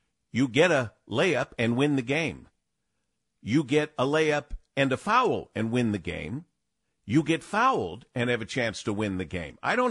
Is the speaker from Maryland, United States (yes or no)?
no; Michigan, United States; I choose either one because I grew up with both, being born and raised in Michigan.